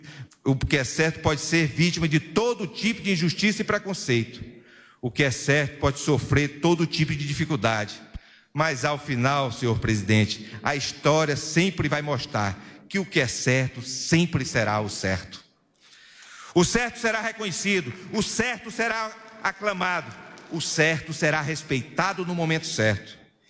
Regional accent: Northeast Region, Brazil; Enquanto nordestino, quero agradecer em nome de todos os meus irmãos e irmãs da minha região

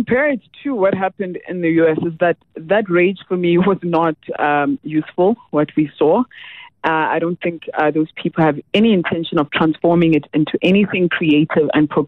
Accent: South Africa; as a South African

